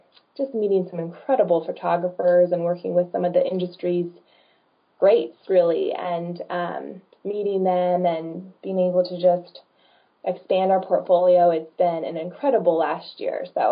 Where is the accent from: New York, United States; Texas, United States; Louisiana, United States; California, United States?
California, United States; moved myself back to my hometown area, which is Central Valley, and now I'm here on the West Coast.